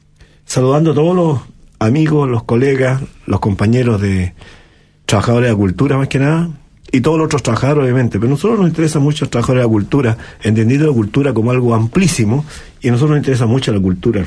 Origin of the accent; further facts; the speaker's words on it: San Bernardo, Santiago Metropolitan Region, Chile; Y yo nací, me he criado hasta, y sigo viviendo en San Bernardo, que fue una ciudad industrial por naturaleza, o sea, una ciudad de trabajo